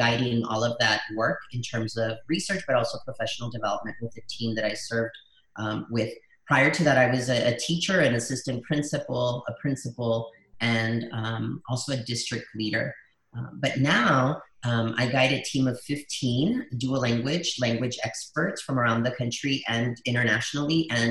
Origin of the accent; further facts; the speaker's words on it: El Paso, Texas, United States; first language es; English is a second language; I'm from El Paso. And that's where we kind of set up our home and began our search for the American dream. When I started school, I only spoke Spanish.